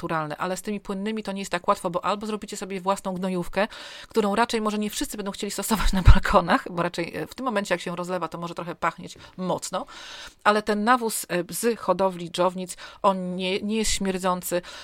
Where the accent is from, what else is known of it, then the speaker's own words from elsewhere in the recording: northern Poland, Poland; bo my jesteśmy akurat z północy